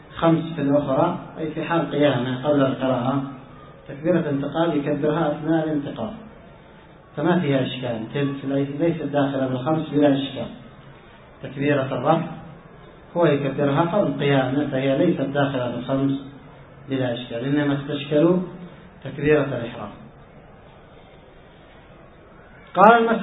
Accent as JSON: {"language": "Arabic", "country": "Yemen", "said": "أما عندنا في اليمن فالشافعي مذهب الشافعي"}